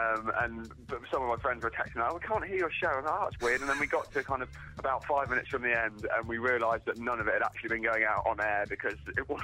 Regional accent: East of England, United Kingdom; I'm from Norfolk.

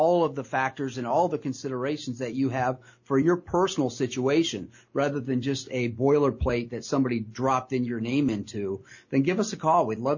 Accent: Pemberville, Ohio, United States; I grew up in Pemberville, Ohio, so we are not fancy people here.

